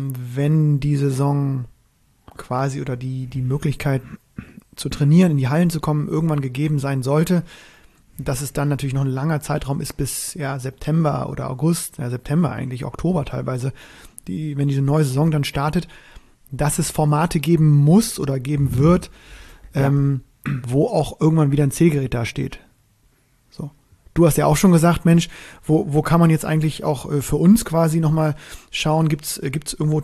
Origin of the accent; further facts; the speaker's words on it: Northern Germany, Germany; auch als Norddeutscher